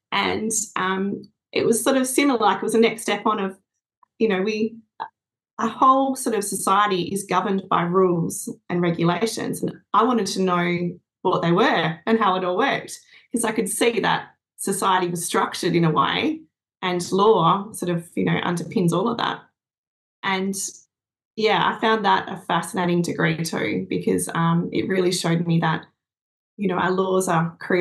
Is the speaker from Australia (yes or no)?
yes; Western Australia, Australia; born there; I was born in Western Australia in the country.